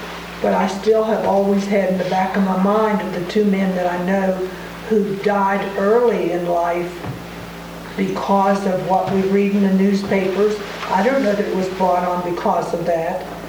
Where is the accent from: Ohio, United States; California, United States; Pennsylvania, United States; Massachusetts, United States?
Ohio, United States; St. Clairsville; from St. Clairsville, Ohio.